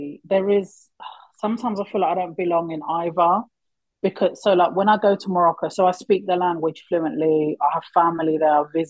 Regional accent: United Kingdom; you're right, I'm not English, but I am British. This is my home and this is my identity.

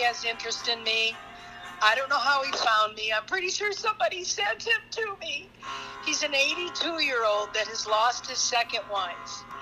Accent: New Hope, Minnesota, United States; I'm from New Hope, Minnesota. I have friends in New Hope. I have friends in New Hope, for sure.

